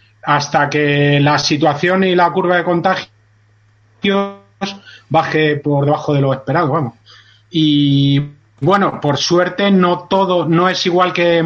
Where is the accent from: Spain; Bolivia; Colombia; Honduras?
Spain; soy español